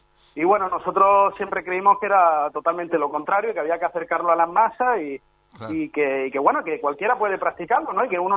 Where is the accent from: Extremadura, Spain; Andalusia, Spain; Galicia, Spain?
Andalusia, Spain; Granada; now in Florianópolis, Brazil; luego ya pues a Granada, a mi ciudad natal, ahí a disfrutar un poco de la familia